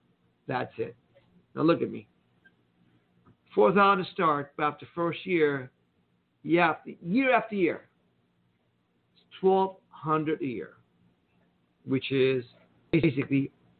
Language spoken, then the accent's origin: English; Iran; now in United States; I grew up in Iran. People wonder, who are you anyhow … with this weird Iranian name?